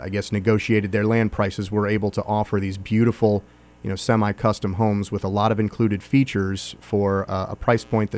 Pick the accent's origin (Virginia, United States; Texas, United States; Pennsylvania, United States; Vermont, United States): Virginia, United States; I came from the Northern Virginia area. I was a 13-year Army veteran there, and I got deployed to Iraq in 02 and 03. And after that, I just didn't want to live in D.C. anymore.